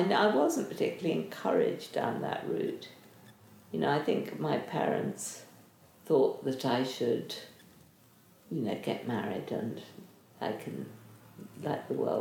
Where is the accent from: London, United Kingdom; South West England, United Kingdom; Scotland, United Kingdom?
London, United Kingdom; born there; Born in London. My father was a surgeon but came from a very artistic family.